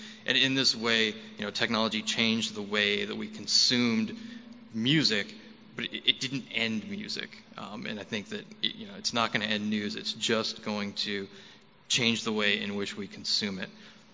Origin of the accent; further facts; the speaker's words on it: Ann Arbor, Michigan, United States; born there; I was born in Ann Arbor and started my career as an intern for the Detroit Free Press